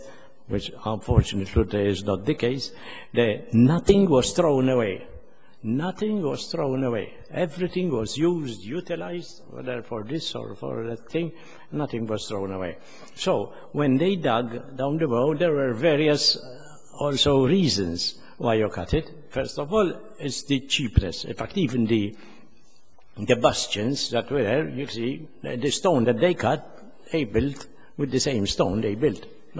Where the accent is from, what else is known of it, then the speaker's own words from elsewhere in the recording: Floriana, Southern Harbour, Malta; I am from Floriana